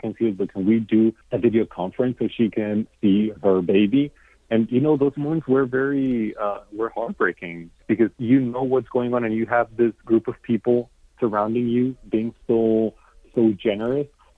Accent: Mexico; I'm from Mexico, Catalina from Building One Community is from Colombia. We're all immigrants

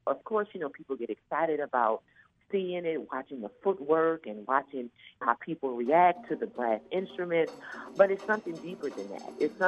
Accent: New Orleans, Louisiana, United States; So I thought about second line, growing up in New Orleans. You know, we grow up and we do it every day.

